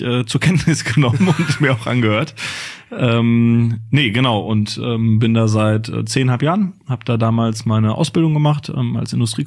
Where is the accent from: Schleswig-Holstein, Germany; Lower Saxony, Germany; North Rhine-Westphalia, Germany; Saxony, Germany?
North Rhine-Westphalia, Germany; Also meine Heimat bleibt hier unser schönes Ruhrgebiet